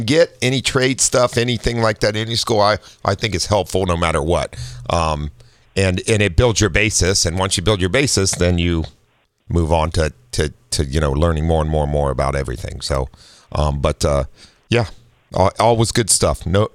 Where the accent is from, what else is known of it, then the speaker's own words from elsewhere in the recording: Midwest, United States; especially I grew up in the Midwest. That was very common, you know.